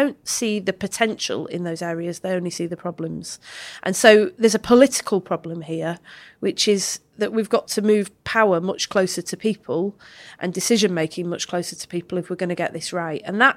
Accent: Manchester, North West England, United Kingdom; born there; I was born in Manchester in 1979

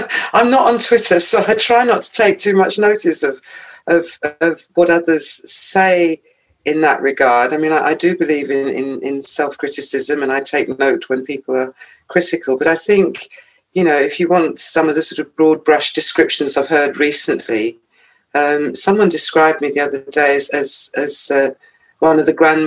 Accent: London, United Kingdom; born there; Well, I was born in London.

